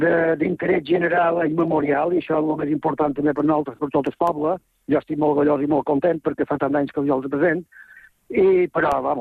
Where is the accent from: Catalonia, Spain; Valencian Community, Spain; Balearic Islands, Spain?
Balearic Islands, Spain; Muro; Però em sent més encara del meu poble, que el Muro, ho sent, ho visc i això és així.